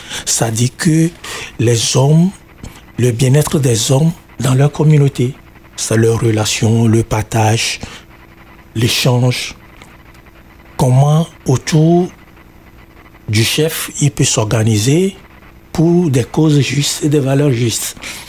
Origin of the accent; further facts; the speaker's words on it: Zafi, Maritime, Togo; je viens de Zafi, à 50 km nord de Lomé, où je viens d'une famille de chefferie, comme on dit chez nous.